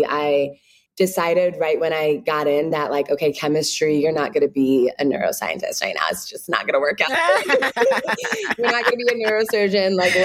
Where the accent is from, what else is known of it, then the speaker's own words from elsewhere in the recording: Ghana; now in Chicago, United States; when you're home being Ghanaian, you always have shea butter, but you know, you'll try to step away from it. It's too hard. It's like all these different things. But when I moved to Chicago